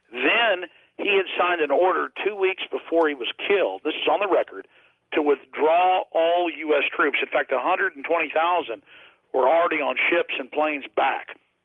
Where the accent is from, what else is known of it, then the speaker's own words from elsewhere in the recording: Texas, United States; and I'm a Texan. Texans are great. Not bashing Texans. I'm in the seventh generation.